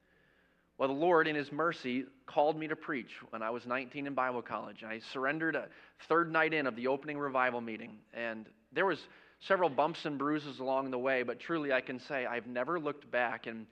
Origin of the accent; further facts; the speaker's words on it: Maine, United States; born there; moved away as an adult; I was born in the state of Maine. So originally, I'm from New England. I am up from the East Coast.